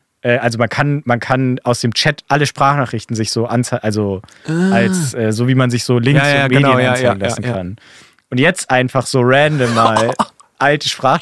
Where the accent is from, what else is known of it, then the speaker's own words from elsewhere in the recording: Bavaria, Germany; da, wo ich herkomme, da gab es den Gäuboden.